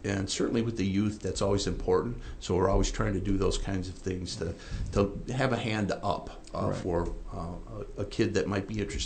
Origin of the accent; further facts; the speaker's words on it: Illinois, United States; I'm a kid from Illinois, here I see a bobcat right in the middle of the trail.